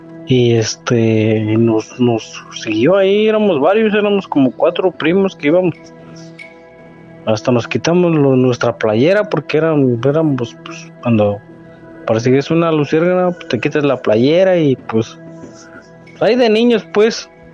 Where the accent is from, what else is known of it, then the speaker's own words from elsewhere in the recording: Mexico City, Mexico; now in United States; Yo aquí estoy radicando en Tennessee, soy de la Ciudad de México, de ahí de por la Magdalena Contreras